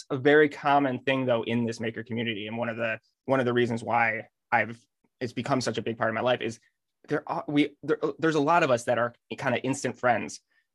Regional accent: Massachusetts, United States; we're both from the Massachusetts area.

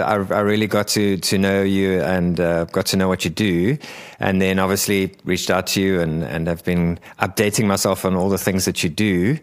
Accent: Cape Town, Western Cape, South Africa; and I grew up in Cape Town, so I still miss it.

